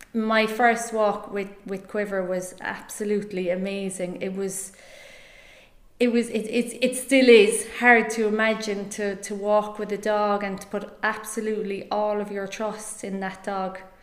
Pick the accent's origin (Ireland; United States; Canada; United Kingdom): Ireland; Killorglin, Munster; I grew up in Killorglin. My family home is in Beaufort, but I've lived in Killorglin for a long time.